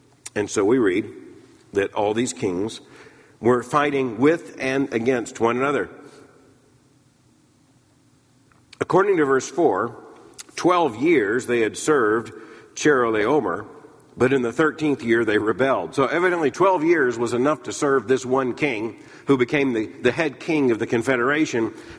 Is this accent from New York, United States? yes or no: no; Florida, United States; I grew up in Central Florida surrounded by phosphate mines. As a matter of fact, Polk County, Florida, the county in which I was born at one point